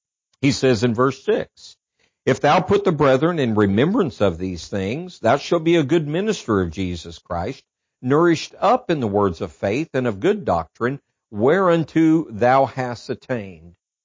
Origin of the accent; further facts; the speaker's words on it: Midwest, United States; I'm from the Midwest, and I can speak to this very personally.